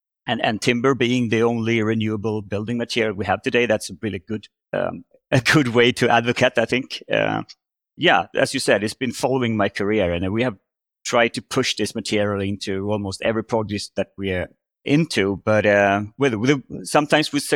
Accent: Sweden; English is a second language; Growing up in Sweden, over half of the population, 70% of the population, has access to these small cottages in the rural places in Sweden.

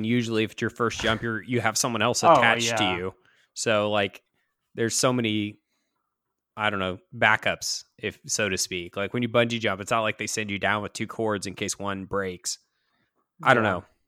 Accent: Kansas City, Missouri, United States; I grew up in Kansas City

